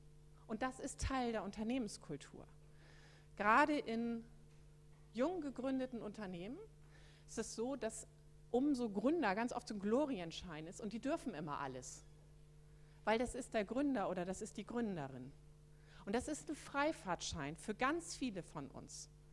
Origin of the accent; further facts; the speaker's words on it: Hamburg, Germany; Ich komme aus Hamburg, da können auch so Läden so ganz bestimmt sagen, wir sind Hanseaten